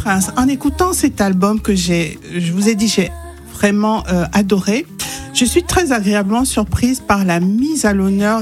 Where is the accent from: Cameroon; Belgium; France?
Cameroon; born there; je suis née au Cameroun, mais à l'époque, moi j'écoutais, j'ai connu la radio, le transistor.